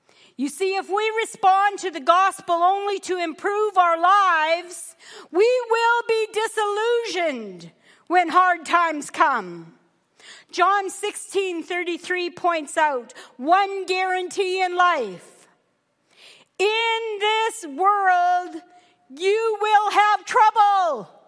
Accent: Wolseley, Saskatchewan, Canada; I grew up in Wolseley, Saskatchewan, attending the United Church of Canada.

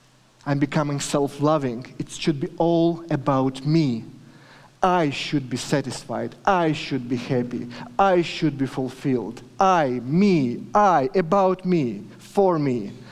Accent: Kyiv, Ukraine; We came from Kyiv. It's a beautiful, greenest city in Europe.

